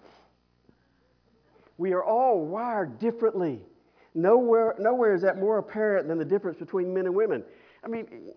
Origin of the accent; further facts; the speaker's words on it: Mulberry, United States; We got married when we were 6. We're from Mulberry, so that's normal. That's kind of normal there.